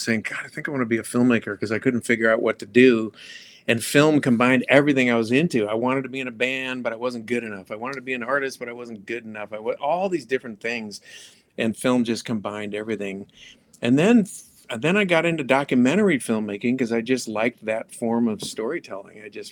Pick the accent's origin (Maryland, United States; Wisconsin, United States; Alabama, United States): Wisconsin, United States; Madison; But, yeah, and so I grew up in Madison. My mom founded the Madison Boy Choir.